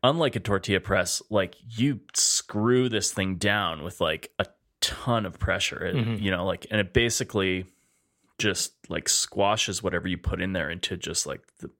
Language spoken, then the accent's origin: English; Edmonton, Alberta, Canada; I'm here with my friend Alan Sutterby. Hey, Alan.